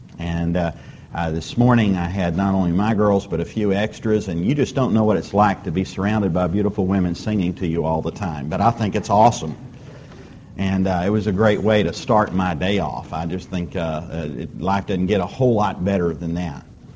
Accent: United States; This is not the country I grew up in. And I am still proud to be an American.

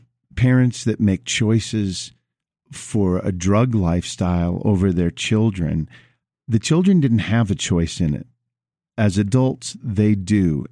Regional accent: Las Vegas, Nevada, United States; And it's interesting to note that we're from Las Vegas, Nevada, and you're here in Colorado

